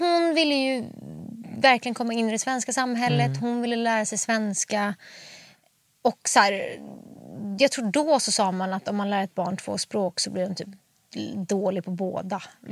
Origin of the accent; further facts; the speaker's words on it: Stockholm, Stockholm County, Sweden; jag växte upp i Bromma tills jag var 7 med mina föräldrar. Min mamma är från Polen. Hon flyttade till Sverige när hon var typ 25. Träffade pappa, de gifte sig. Och sen när jag var 7 så skildes mina föräldrar och då flyttade vi till Farsta.